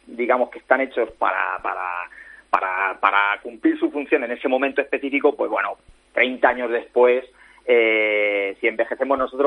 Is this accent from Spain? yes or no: yes; Jumilla, Region of Murcia, Spain; date cuenta que yo soy de Jumilla, tierra de vino.